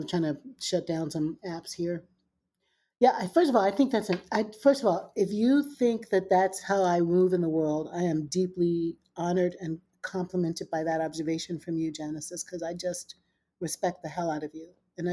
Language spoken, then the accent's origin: English; New York City, New York, United States; But also, I'm a New Yorker, and also I'm an American, and also I'm a global citizen.